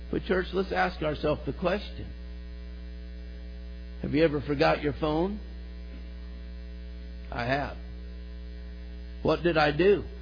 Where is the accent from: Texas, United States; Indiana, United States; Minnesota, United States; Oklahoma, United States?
Indiana, United States; Where we're from Indiana, a bunch of rednecks, and they all like to carry weapons.